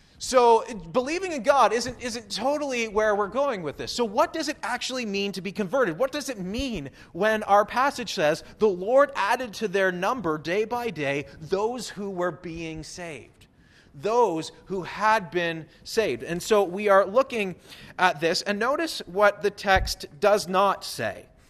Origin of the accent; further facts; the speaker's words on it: Nipawin, Saskatchewan, Canada; I grew up in Nipawin, which has a junior hockey team